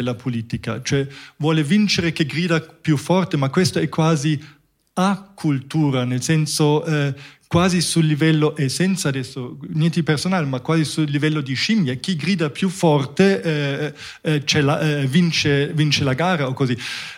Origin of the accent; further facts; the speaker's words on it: Munich, Bavaria, Germany; io sono cresciuto in Germania, a Monaco